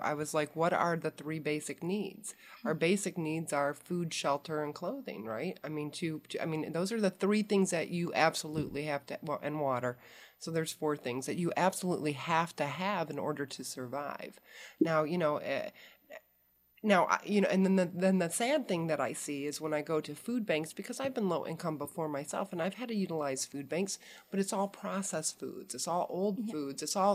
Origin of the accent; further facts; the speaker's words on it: Detroit, Michigan, United States; I grew up in Detroit.